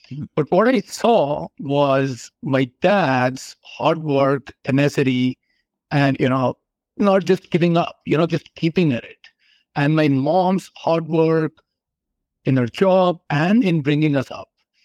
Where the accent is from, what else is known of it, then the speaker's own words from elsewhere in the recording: India; moved away as an adult; now in United States; So I am originally from India. I've lived and worked there for a large part of my life before I moved to the U.S.